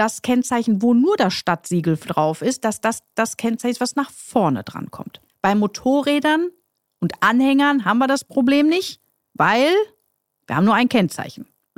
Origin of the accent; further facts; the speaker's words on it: North Rhine-Westphalia, Germany; Ihr wisst, ich komme aus dem Ruhrpott